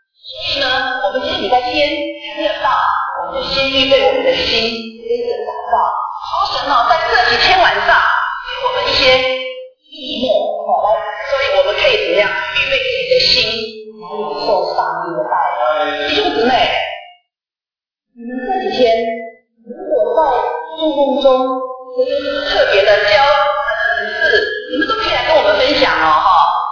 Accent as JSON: {"language": "Chinese", "country": "China", "said": "像我们中国人也是有春联啊，挂在门口啊"}